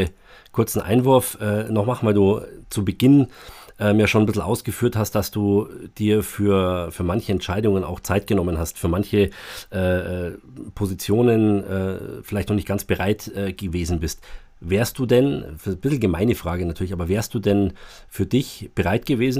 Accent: Bavaria, Germany; Und ich darf das als Bayer sagen

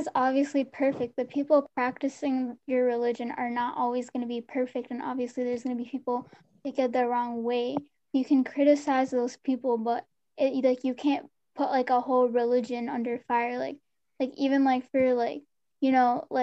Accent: Sindh, Pakistan; I'm from Sindh, which is where most of like my family is from, there where most of the Hindu population in Pakistan lives.

